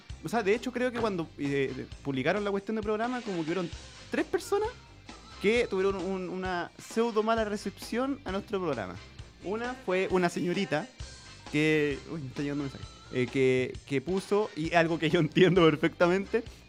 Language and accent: Spanish; Chile; que no sería K-pop porque somos chilenos